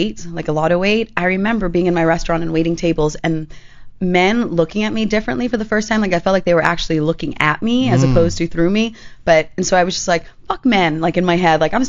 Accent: Miami, Florida, United States; But I think it's because I grew up in Miami

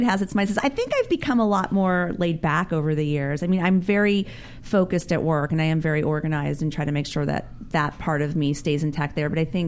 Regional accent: New Jersey, United States; moved away as an adult; Well, originally I was born in New Jersey. Right. I was born... I was raised in South Jersey for a while until I was about 18, and then I went off to New York City.

